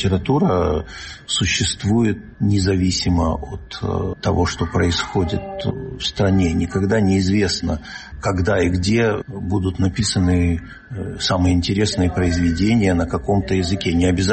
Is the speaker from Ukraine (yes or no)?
yes; Ukraine; я себя, наверное, украинским считать не могу, потому что все-таки я пишу на русском языке. Но так как я родился в Украине, жил в Украине, и у меня много друзей в Украине осталось, конечно, у меня корни украинские